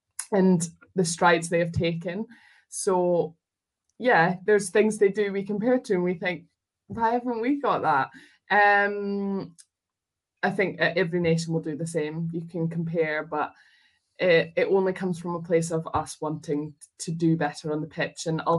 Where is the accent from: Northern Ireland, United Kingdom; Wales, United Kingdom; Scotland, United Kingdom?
Scotland, United Kingdom; I am proudly Scottish